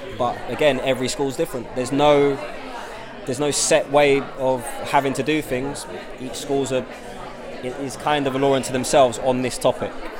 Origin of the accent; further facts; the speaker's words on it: London, United Kingdom; born there; I was born in London.